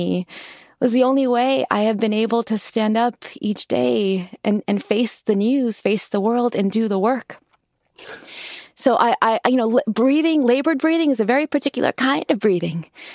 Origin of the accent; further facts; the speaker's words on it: California, United States; So as a little brown girl growing up in California in the 80s, what did these stories mean to me?